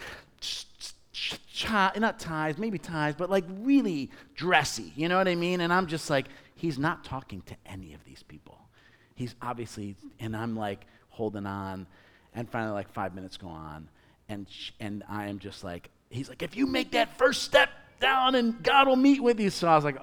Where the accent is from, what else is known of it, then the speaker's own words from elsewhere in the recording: Chicago, Illinois, United States; first language Italian; English is a second language; And I grew up speaking Italian. It was my first language, but in Chicago. So I grew up, here, both languages.